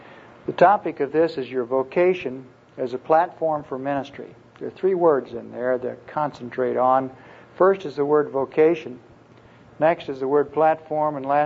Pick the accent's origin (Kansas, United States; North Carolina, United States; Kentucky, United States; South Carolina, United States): Kansas, United States; Wichita; I'm from Wichita, Kansas. I practice law there and have for the last almost 35 years.